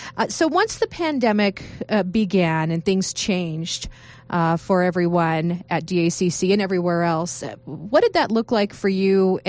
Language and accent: English; El Paso, Texas, United States; Well, I was born and raised in El Paso